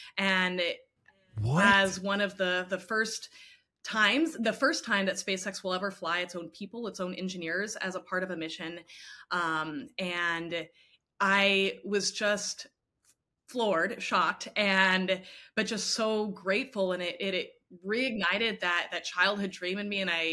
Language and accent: English; Houston, Texas, United States; I grew up in Houston, and so was exposed to NASA and human spaceflight from a very young age.